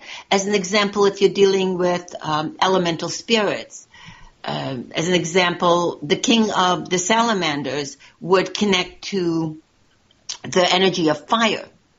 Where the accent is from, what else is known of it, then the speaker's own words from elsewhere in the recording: Budapest, Hungary; Well, I'm from Hungary. I'm from Budapest.